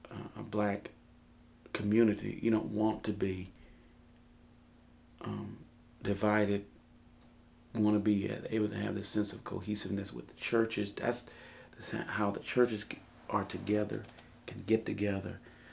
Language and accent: English; Roswell, United States; my experience from growing up in Roswell is that, you know, from a black community perspective, no, we were not divided